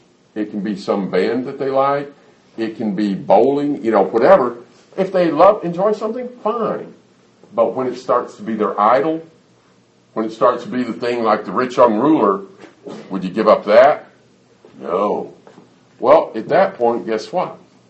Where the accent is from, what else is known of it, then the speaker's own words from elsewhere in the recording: Alabama, United States; When I grew up in Alabama, mostly. When I grew up in Alabama, they never would have dreamed of having soccer matches on Sunday morning.